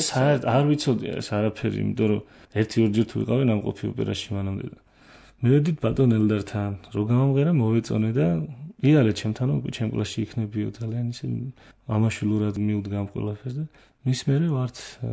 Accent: Martvili, Samegrelo-Zemo Svaneti, Georgia; მე მოვდივარ მარტვილიდან დავიბადე მარტვილში.

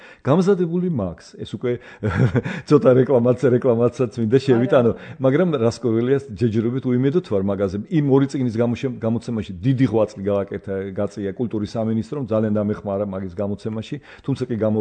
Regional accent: Tbilisi, Georgia; მე სოლოლაკში დავიბადე, გავიზარდე და ძალიან ბევრი იყო ეს სოლოლაკში ეზოში ეს პატარა აუზები.

